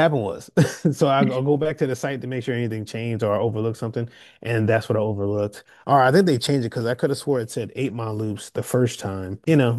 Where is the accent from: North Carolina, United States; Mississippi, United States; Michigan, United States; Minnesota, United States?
North Carolina, United States; Shout out North Carolina. I'm from North Carolina, everybody.